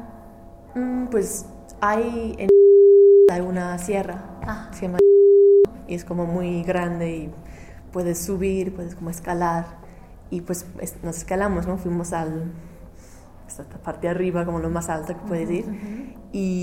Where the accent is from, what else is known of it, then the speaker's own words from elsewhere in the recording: England, United Kingdom; Spanish is a second language; now in Mexico; Y si son mexicanos, saben que soy inglesa y pues hablan más lento, se explica algo.